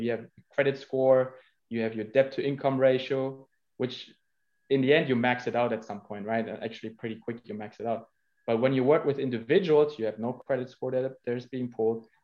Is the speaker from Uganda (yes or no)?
no; Germany; English is a second language; Debt, and I'm a German, right? I'm from Germany.